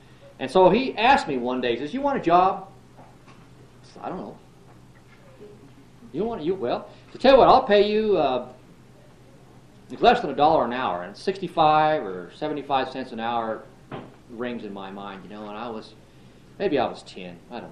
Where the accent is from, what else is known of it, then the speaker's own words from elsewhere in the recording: Sedona, Arizona, United States; Well, in the town I grew up in Sedona, Arizona, there was a guy named Bob Bradshaw.